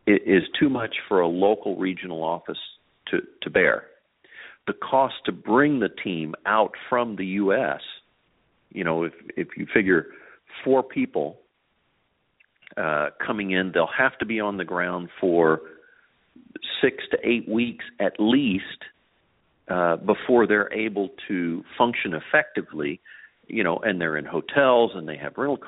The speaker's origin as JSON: {"language": "English", "country": "Libya", "tie": "born or raised there", "moved": "yes", "said": "I've been living out here, you know, almost 40 years. I grew up in Libya, you know, my teenage years in Libya, and then have lived in or worked in every Arab country, plus a lot of the peripheral states."}